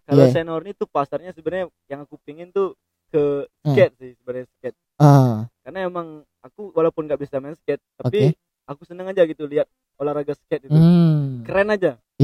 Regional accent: Muara Enim, South Sumatra, Indonesia; now in Palembang, Indonesia; Tapi kalau di sebenarnya aku tuh di dari kecil tuh di Muara Enim.

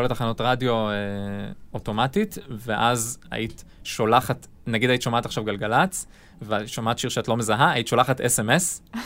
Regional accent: Arad, Southern District, Israel; moved away as an adult; now in Tel Aviv, Israel; אבל בגדול אני גדלתי בערד, ואחרי הצבא אני עברתי לתל אביב, בלי שום ידע בתחום הזה

